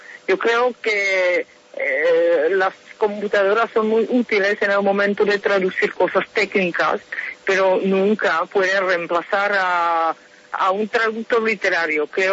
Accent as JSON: {"language": "Spanish", "country": "Czechia", "second_language": "Spanish", "said": "para poder traducirlos luego y presentarlos al público checo. Hablar de las traducciones que se hacen en mi país"}